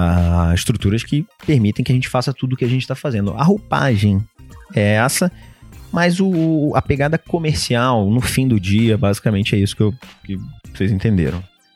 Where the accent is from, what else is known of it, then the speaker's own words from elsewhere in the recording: Rio de Janeiro, Brazil; quando eu era moleque, lá no Rio ainda, no prédio da minha avó